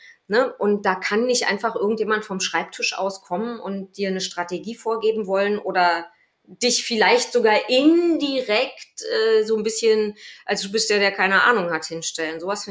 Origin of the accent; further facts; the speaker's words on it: Berlin, Germany; ich bin genetisch nicht dazu veranlagt, Bayern-Fan zu werden, als Berlinerin.